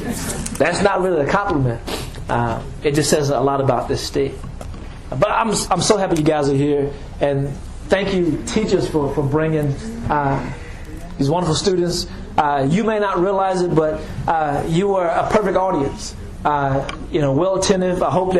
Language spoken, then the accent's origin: English; Danville, United States; growing up in Danville really prepared me for what my adult life would be like